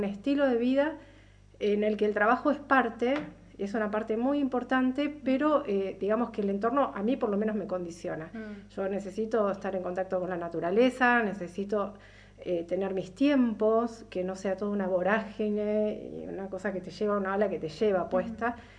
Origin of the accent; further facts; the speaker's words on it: Bahía Blanca, Buenos Aires Province, Argentina; yo si bien vengo de Bahía Blanca, que es una ciudad grande, y estuve en Buenos Aires viviendo un montón de tiempo, de hecho me fui de la capital porque no soporté el estrés del nivel de vida